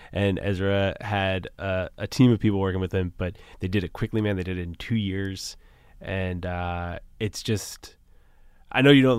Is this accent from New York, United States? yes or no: no; Boston, Massachusetts, United States; I grew up in Boston, and I am like a Celtics fan.